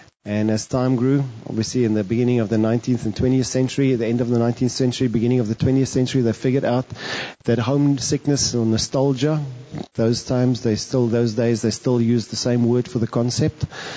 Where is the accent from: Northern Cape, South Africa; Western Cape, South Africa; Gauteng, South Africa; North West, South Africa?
Northern Cape, South Africa; Or like when I grew up in the Northern Cape, in the desert